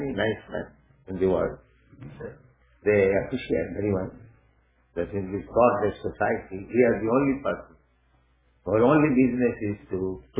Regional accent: India; English is a second language; No, we have no objection, but because we come from India, this winter is a little troublesome for us.

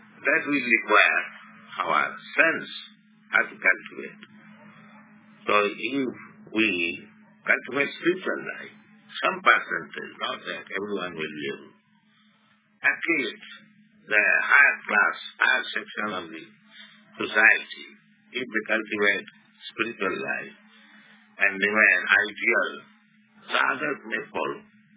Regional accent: India; Therefore, I am an Indian, poor Indian.

